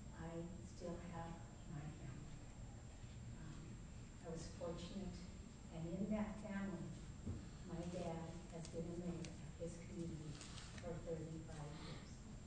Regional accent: Wyoming, United States; born there; I'm an American of Hispanic descent. I was born in Wyoming, trade family. For six generations, been working agriculture.

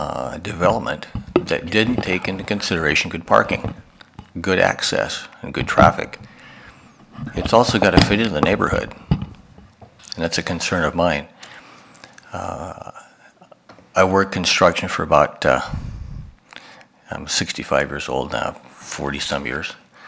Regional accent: Spokane, Washington, United States; also born or lived in Kirkland; I grew up in Spokane and raised my kids in Kirkland.

